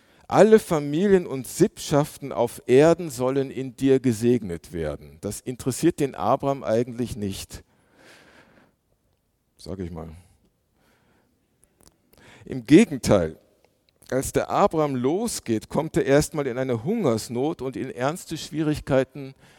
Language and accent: German; Germany; aber als Deutscher ist vielleicht mir zu entschuldigen, dass ich das nicht so in der Tiefe genau wusste